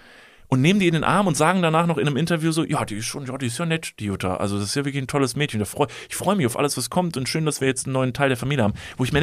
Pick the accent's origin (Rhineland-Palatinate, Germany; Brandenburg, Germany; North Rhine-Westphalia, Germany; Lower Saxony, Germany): North Rhine-Westphalia, Germany; Kevelaer; ich komme aus Kevel, ich kenne mich gut aus mit der Thematik.